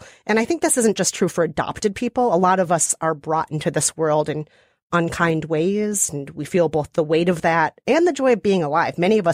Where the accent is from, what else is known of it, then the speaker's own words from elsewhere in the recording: Minnesota, United States; accent: Minnesota; maybe even my beautiful Minnesota accent.